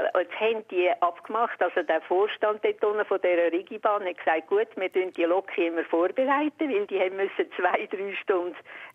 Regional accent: Vitznau, Lucerne, Switzerland; Wir sind in Vitznau, ich bin von Vitznau, oder? Und wir haben dort ein Geschäft gehabt, Bäckerei Konditorei.

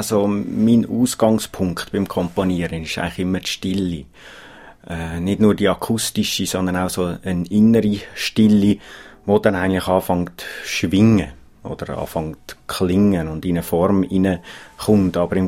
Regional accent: Zug, Switzerland; Zug ist doch einfach meine Heimat und ich kenne es und es ist ruhig und schön mit dem See

